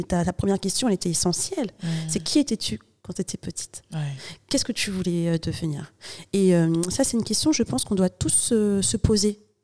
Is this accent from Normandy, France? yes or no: yes; Normandy, France; also born or lived in Kinshasa; Donc je suis née à Kinshasa, mais je suis arrivée à l'âge de pratiquement 2 ans ici en France. Mmh. Et j'ai grandi en Normandie, dans une petite commune de la région rouennaise.